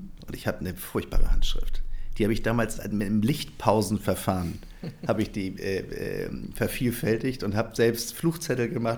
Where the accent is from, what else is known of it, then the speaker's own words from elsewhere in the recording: Norderstedt, Schleswig-Holstein, Germany; also born or lived in Hamburg; Ja, also ich bin geboren in Hamburg, meine Eltern auch. Aber ehrlicherweise bin ich aufgewachsen in Norderstedt. Geboren in Hamburg, weil Norderstedt kein Krankenhaus hatte.